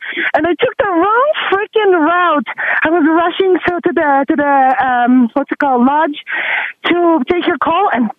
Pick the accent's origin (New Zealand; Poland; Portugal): Poland; English is a second language; now in Reno, United States; Reno. So I'm from Poland.